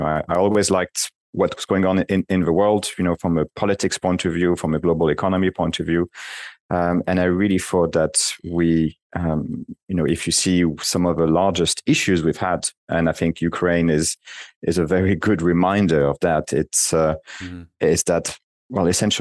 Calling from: London, United Kingdom; also born or lived in Washington, D.C., United States; Well, today I'm calling from London, and yeah, London is it's hot and dry, but you know, after living 9 years in Washington, D.C., where it was hot and very humid, I'm not complaining.

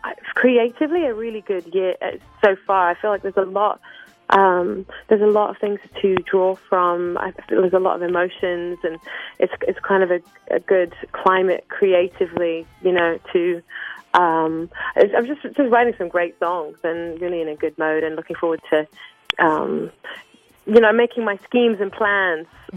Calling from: Connecticut, United States; I'm just outside New York in Connecticut.

